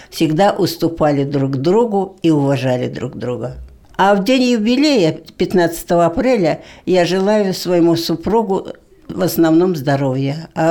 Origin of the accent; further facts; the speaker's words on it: Russia; Хоть он, я русская, он чуваш, но я не жалею, что я вышла за него замуж.